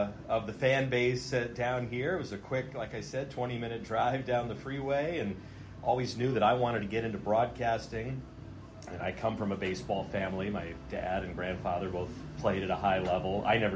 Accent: Palo Alto, California, United States; Well, I'm from the Bay Area. I grew up about 20 minutes from here up the peninsula in Palo Alto.

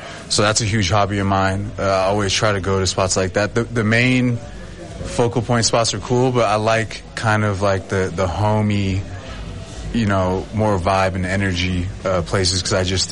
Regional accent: Fremont, California, United States; Yeah, so growing up in Bay Area, I went to Irvington High School up until my junior year, transferred to John F. Kennedy, which is a mile away in Fremont

